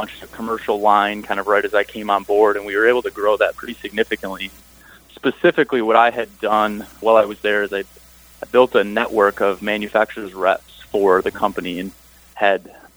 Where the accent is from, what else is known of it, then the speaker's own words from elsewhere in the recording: South Lyon, Michigan, United States; Yeah, I was born and raised in Michigan. I grew up in South Lyon, kind of a suburb of Detroit.